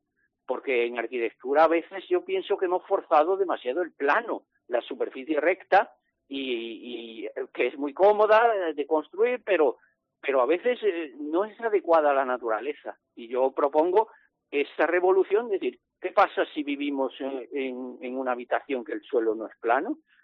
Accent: Jaén, Andalusia, Spain; born there; en tierra de Jaén, donde yo nací

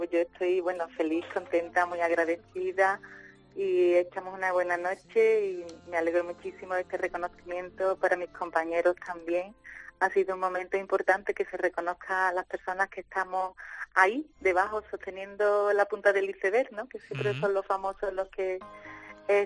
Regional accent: Mairena del Aljarafe, Andalusia, Spain

